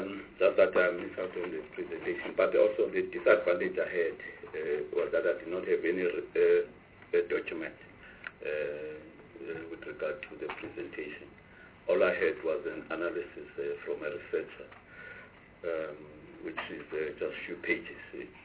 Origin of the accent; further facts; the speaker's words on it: Eastern Cape, South Africa; as is indicating that I'm from the Eastern Cape.